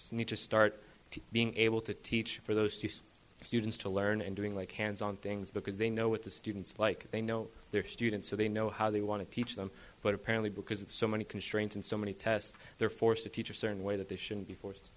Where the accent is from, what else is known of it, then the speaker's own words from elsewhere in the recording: Bolivia; moved away; I'm from Bolivia. We would be in Bolivia right now. But we moved here